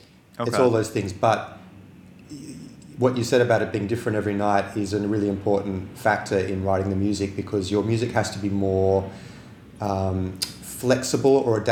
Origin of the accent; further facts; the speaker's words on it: New South Wales, Australia; Yeah, I was born here. I grew up just out of Sydney in quite an unusual way. We didn't have electricity and we were living in the bush.